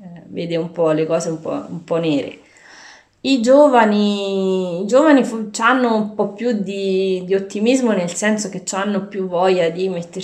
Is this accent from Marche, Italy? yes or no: yes; Macerata, Marche, Italy; now in Fiastra, Italy; Io sono nata a Macerata, cresciuta a Macerata, poi a un certo punto della mia vita ho lasciato il lavoro che avevo sempre a Macerata e mi sono trasferita qui a Fiastra.